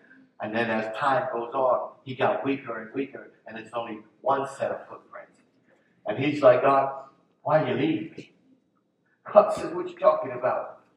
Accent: Philadelphia, Pennsylvania, United States; I'm from Philadelphia. We had peepholes.

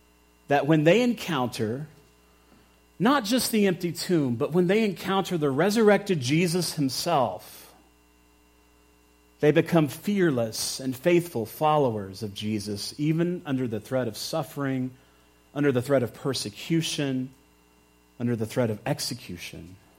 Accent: Texas, United States; But I grew up in Texas where, I mean, you can't not hear the gospel, at least, you know, like 30 years ago or so.

